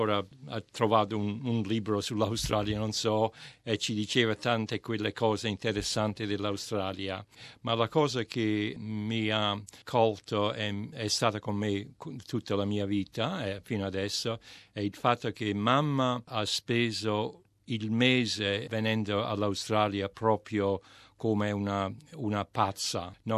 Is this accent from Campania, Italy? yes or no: yes; Ercolano, Campania, Italy; io vengo da Ercolano, 8 chilometri da Napoli